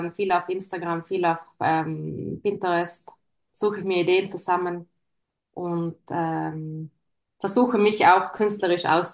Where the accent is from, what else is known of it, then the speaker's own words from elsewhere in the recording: Trentino-Alto Adige, Italy; ich bin aus Südtirol und ich wohne hier mit meinem Mann und meinen zwei Kindern.